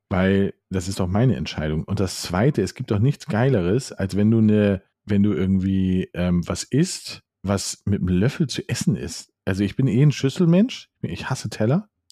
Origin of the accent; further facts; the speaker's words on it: Hamburg, Germany; ich komme aus Poppenbüttel